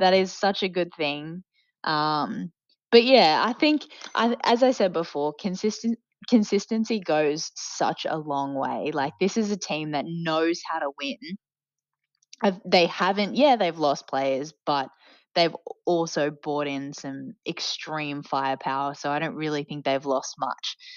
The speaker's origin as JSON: {"language": "English", "region": "Queensland", "country": "Australia", "said": "But you know, even despite the fact that I'm a Queenslander"}